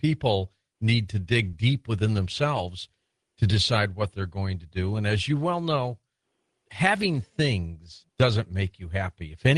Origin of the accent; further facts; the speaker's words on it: Detroit, Michigan, United States; Detroit, my hometown, born and raised there. It's a shell of itself.